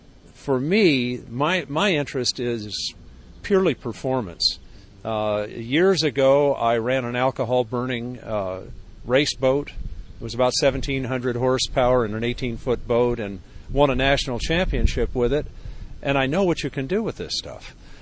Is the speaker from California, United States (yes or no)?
yes; California, United States; I'm a Californian. There's no ED5 out here.